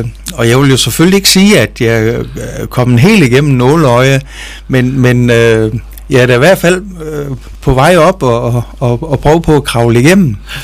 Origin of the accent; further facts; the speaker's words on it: Haverslev, North Denmark Region, Denmark; jeg startede lige et lille landsbyorkester nede i Haverslev, hvor jeg kommer fra